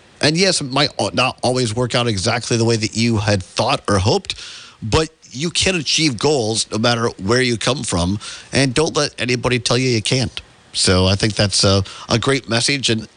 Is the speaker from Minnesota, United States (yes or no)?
no; Richland Center, Wisconsin, United States; And down in southwest Driftless region, WRCE, news in the center. From beautiful Richland Center, my hometown.